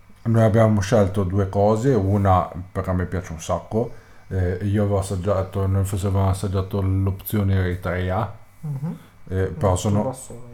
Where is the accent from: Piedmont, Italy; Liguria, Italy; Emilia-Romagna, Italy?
Liguria, Italy; Genoa; diciamo che forse essendo genovesi